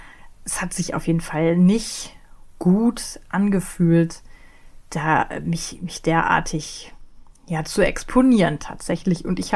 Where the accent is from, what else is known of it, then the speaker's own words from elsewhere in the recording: Rhineland, Germany; accent: Rhineland; Ja, ich bin Rheinländerin, ich mag das. Es kommt auch manchmal in meinem Akzent durch